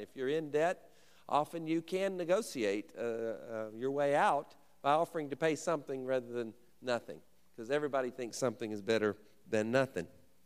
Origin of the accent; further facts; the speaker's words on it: Alabama, United States; And I remember as a small child, I grew up in Alabama, and I was the fourth generation of my family in the Assemblies of God churches.